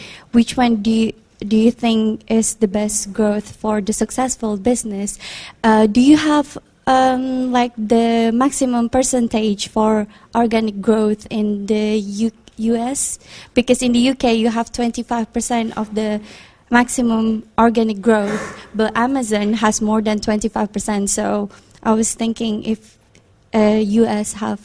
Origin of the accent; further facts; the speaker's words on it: Indonesia; English is a second language; from Indonesia.